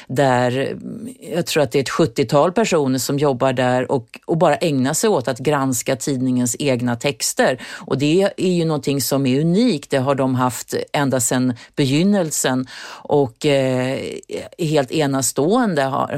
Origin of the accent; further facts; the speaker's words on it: Sweden; Jag menar, som tysk förlåt, som svensk, som korrespondent för Sveriges Radio